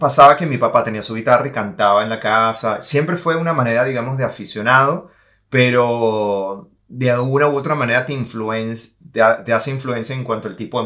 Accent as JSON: {"language": "Spanish", "town": "Caracas", "region": "Capital District", "country": "Venezuela", "tie": "born or raised there", "also_born_or_lived": "Argentina", "said": "yo prácticamente me crié y viví en Venezuela"}